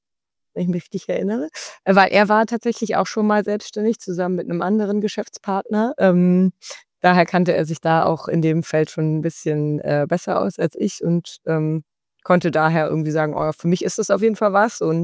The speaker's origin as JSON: {"language": "German", "town": "Cologne", "region": "North Rhine-Westphalia", "country": "Germany", "said": "ich komme halt aus Köln und ja, da ist ja die Bütchenkultur sehr ausgeprägt"}